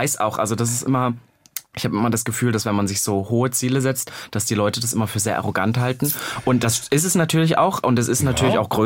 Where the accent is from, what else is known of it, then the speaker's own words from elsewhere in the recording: Halle, Saxony-Anhalt, Germany; ich komme aus Halle. Und die Leute denken halt immer, ich bin wirklich im größten Kuhkaff aufgewachsen. Das stimmt ja nicht. Halle ist ja eine Großstadt, ne? Die auch, ich glaube, fast 300.000 Einwohner inzwischen hat. Deswegen bin ich schon ein Stadtkind.